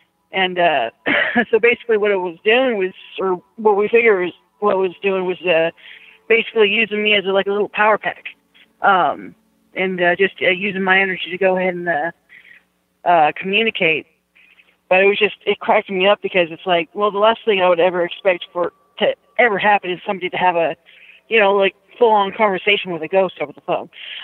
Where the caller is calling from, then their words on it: Texas, United States; And I'm currently in Texas, just sitting in the rain.